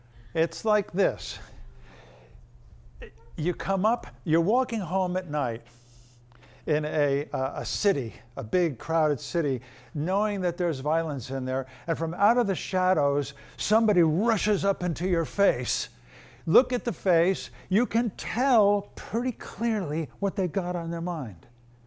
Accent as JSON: {"language": "English", "region": "New Jersey", "country": "United States", "tie": "born or raised there", "said": "My problem being born and raised in New Jersey is that it looks worse than it actually is."}